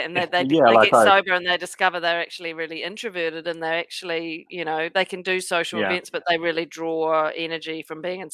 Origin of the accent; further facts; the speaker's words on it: Christchurch, Canterbury, New Zealand; My first drink, so we're both from Christchurch, right?